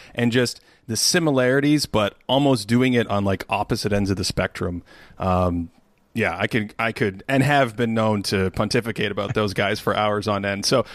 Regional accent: Boston, Massachusetts, United States; So I grew up in Boston, and at the end of the 80s

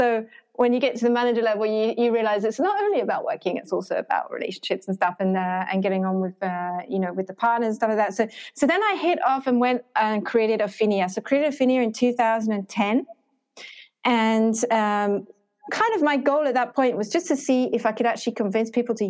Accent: Ho Chi Minh City, Vietnam; I'm from Ho Chi Minh City, but I'm not very Vietnamese. I don't sound very Vietnamese, and … is not very Vietnamese.

